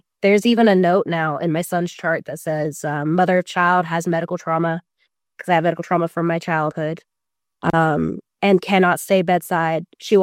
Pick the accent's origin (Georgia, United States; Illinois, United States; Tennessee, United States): Tennessee, United States